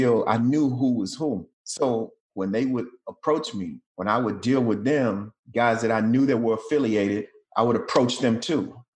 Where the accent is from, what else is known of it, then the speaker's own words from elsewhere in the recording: Jackson, Tennessee, United States; Jackson, Tennessee. And so that was a very comfortable space for me to be in.